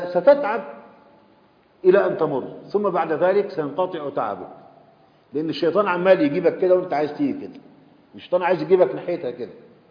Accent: Egypt; من عجب عندنا في مصر

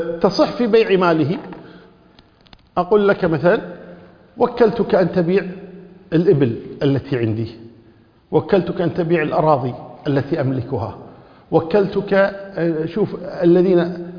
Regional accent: Kuwait; هنا عندنا في بلادنا

